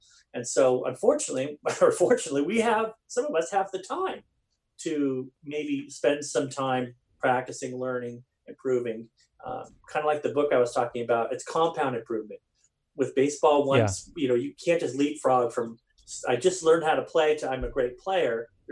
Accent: California, United States; I know it sounds, I'm from California, woo!

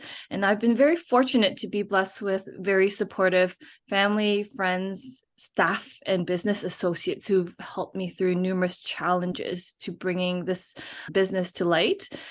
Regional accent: Canada; born there; first language Cantonese; English is a second language; when I was younger, I didn't speak any English. My parents exclusively spoke to me in our native tongue, which was Cantonese, even though I was born in Canada.

